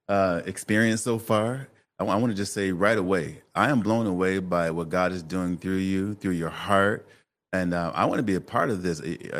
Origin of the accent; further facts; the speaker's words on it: Michigan, United States; You know, growing up in Michigan, it's really culturally divided, especially in Detroit. It's like if you live in Detroit, you're black. So coming here was a culture shock.